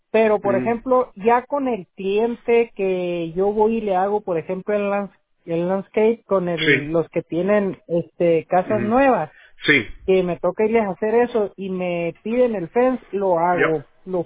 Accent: Mexico; moved away as an adult; Yo soy de México, vivía en México, trabajaba en una mina de oro allá.

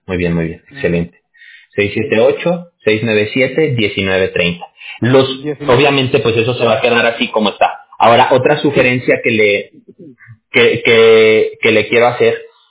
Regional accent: Mexico; yo soy de México, por eso le digo, porque voy a usar una frase muy de allá

